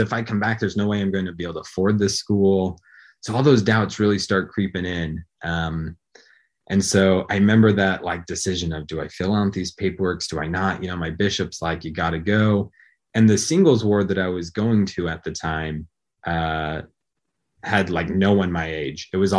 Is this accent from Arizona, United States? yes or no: yes; Arizona, United States; also born or lived in San Diego; so I grew up in Arizona, moved down to San Diego, and decided that I was going to go to a private Catholic college.